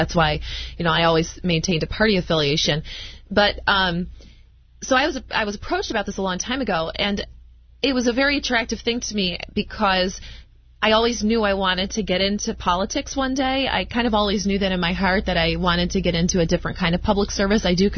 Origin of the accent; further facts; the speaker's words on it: Rochester, New York, United States; So I grew up in Rochester. I'm a lifelong Democrat.